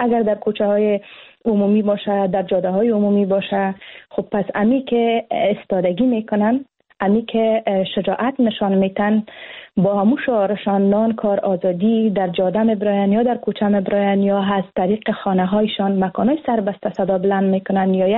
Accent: Afghanistan; moved away; مایی که در بیرون از افغانستان مجبور شدیم، بالاخره ما از وطن ما بیرون شدیم و ما را مجبور ساختن که باید بیرون شویم به یک جای دیگه بیاییم

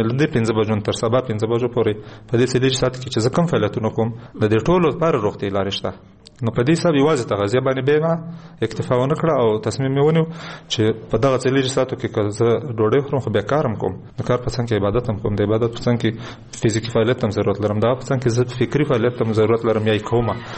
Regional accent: Kunar, Afghanistan; زه د کونړ یم

